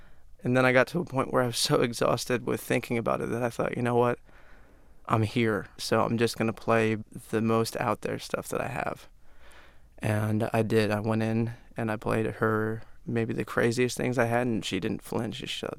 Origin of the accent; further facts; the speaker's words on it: Miami, Florida, United States; Yeah, I grew up in Miami, and it wasn't the safest place to grow up